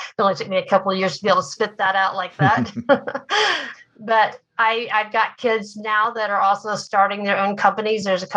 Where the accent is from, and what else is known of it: Oklahoma, United States; born or raised there